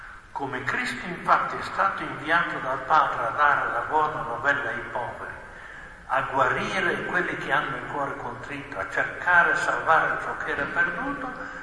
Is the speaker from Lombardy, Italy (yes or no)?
no; San Lazzaro di Savena, Emilia-Romagna, Italy; Io la ricordo anche perché il mio paese vicino a Bologna è San Lazzaro.